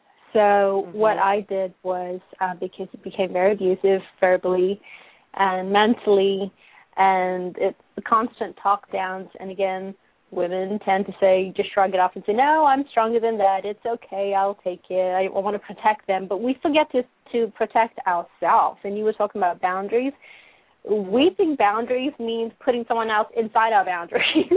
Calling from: Texas, United States; from Texas.

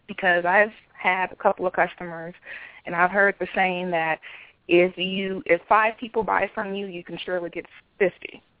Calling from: Arizona, United States

